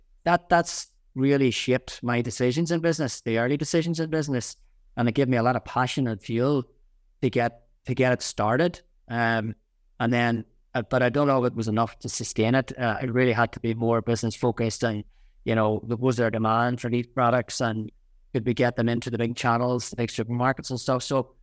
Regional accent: Northern Ireland, United Kingdom; also born or lived in Scotland / United States; now in Australia; growing up in Northern Ireland at that time was quite unique.

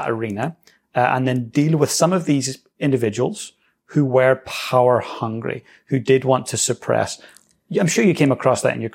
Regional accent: Northern Ireland, United Kingdom; growing up in Northern Ireland

